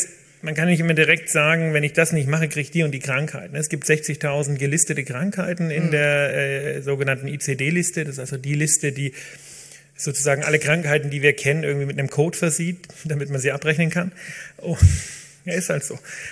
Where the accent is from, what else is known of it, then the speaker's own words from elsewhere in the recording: Greiz, Thuringia, Germany; Nein, also ich komme aus dem Osten, ich komme aus Thüringen.